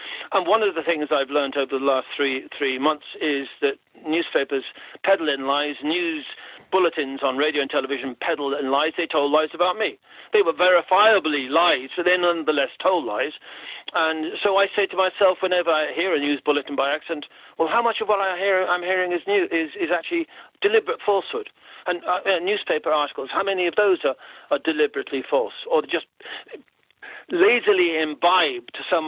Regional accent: Ireland; No, I'm not a European. I'm an Irishman before anything else. I'm happy to belong to a European culture. But my identity, my state, my people, my culture, my government and my leader, they're all Irish.

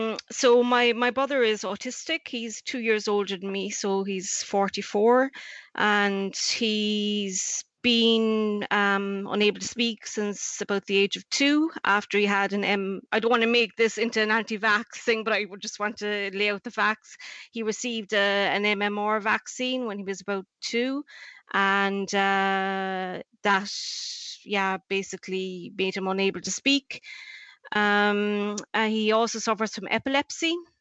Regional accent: Cork, Munster, Ireland; now in Tunisia; I'm from Cork, but my boyfriend is Tunisian, so I'm currently in Tunisia.

